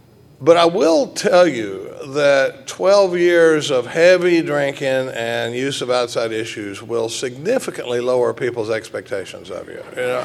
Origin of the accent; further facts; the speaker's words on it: Dallas, Texas, United States; now in Austin, United States; I come from Dallas, Texas, and I come from a pretty normal family. We live in Austin now.